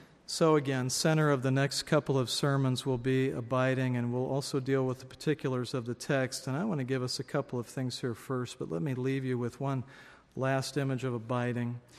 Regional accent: Seattle, Washington, United States; When I travel now, people find out I'm from Seattle

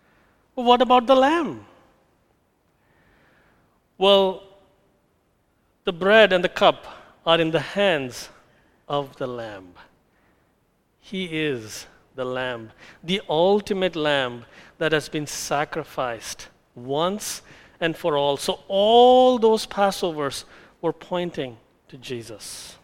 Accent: India; I come from India, and many people in India are vegetarians.

